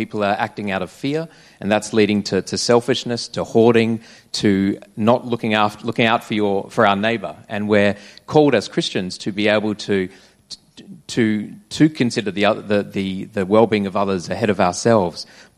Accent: Australia; I grew up in Australia in suburbia

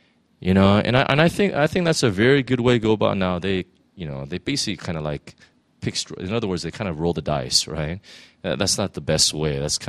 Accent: United States; I mean, we have, especially as an American, I have such a sense of justice.

